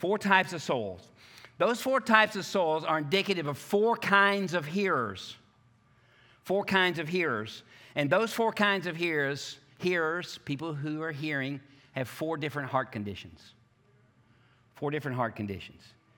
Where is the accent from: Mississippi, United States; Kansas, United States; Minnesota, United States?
Mississippi, United States; Oxford; moved away as an adult; I moved here from Mississippi. I went to Oxford, Mississippi school. I got some Ole Miss friends right back here. And I went to Ole Miss.